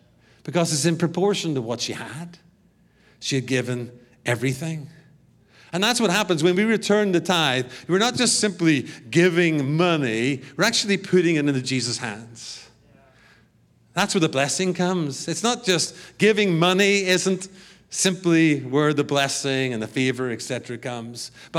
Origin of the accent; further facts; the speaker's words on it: Belfast, Northern Ireland, United Kingdom; moved away as an adult; I grew up in Belfast. I keep saying to Peter, watch the Belfast movie. Because that movie about Belfast is where my family grew up. I was born in 1968 when the Troubles started